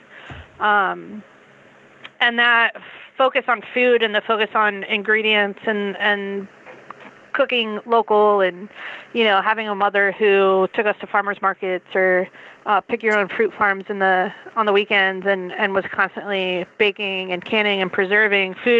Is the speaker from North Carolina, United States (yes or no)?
no; Summerville, South Carolina, United States; But I grew up right outside of Charleston, right outside of the peninsula in a town called Somerville. And my family, we lived right on the water.